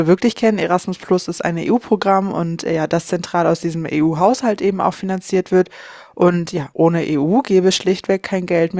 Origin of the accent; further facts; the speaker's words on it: Mecklenburg-Vorpommern, Germany; Ja, ich komme aus Vorpommern